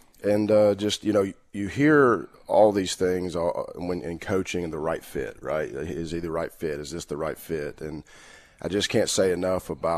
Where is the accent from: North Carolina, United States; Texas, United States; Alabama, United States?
Alabama, United States; Birmingham; I'm from Birmingham, went to Shades Valley High School.